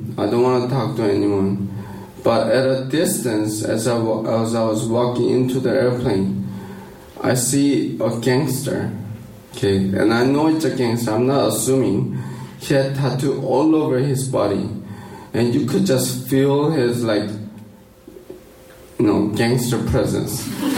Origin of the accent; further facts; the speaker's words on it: Romania; So I grew up in Romania, Eastern Europe.